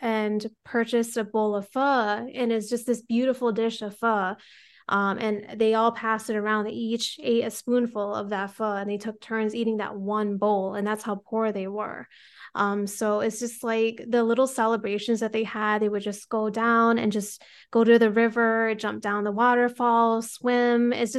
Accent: Rhode Island, United States; also born or lived in Modesto, California; and we were both born in Modesto, California. And then we were raised in Rhode Island after.

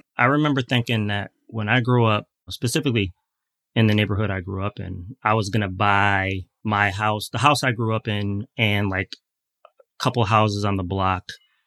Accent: New Haven, Connecticut, United States; So I grew up in New Haven, Connecticut.

